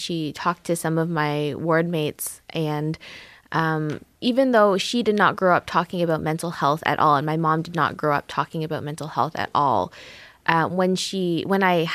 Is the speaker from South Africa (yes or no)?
no; Scarborough, Ontario, Canada; I am a 90s baby. This is all the songs I grew up in Scarborough.